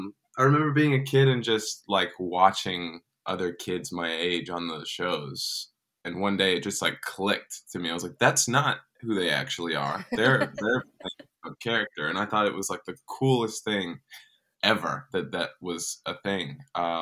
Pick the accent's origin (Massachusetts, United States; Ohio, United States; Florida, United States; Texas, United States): Texas, United States; Dallas; I grew up in Dallas, Texas, which is not the, biggest place for, the arts and entertainment. It's more oil than anything.